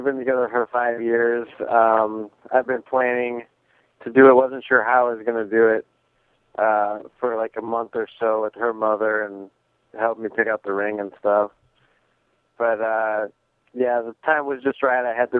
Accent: Midwest, United States; good thing I'm from the Midwest and we kind of have a traditional back upbringing

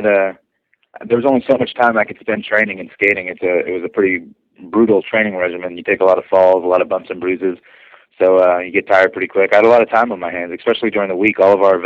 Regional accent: Brooklyn, New York, United States; I grew up in Brooklyn, New York, so I'm not too unfamiliar with fighting, I guess.

